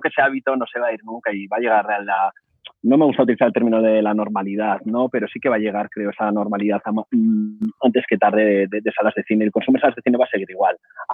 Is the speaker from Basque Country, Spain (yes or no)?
yes; Mondragón, Basque Country, Spain; moved away as an adult; tengo nombre catalán, pero soy de Arrasate, soy de Mondragón y de hecho hasta los 23 años viví en Arrasate